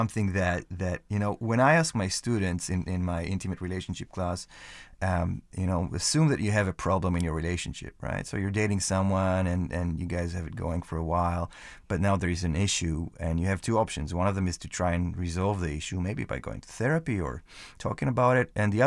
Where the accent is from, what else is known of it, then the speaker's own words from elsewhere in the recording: Israel; also born or lived in California / Kansas; now in United States; Well, I moved, and as I said, I grew up in Israel, and then I moved to California, and then I moved to here, to Kansas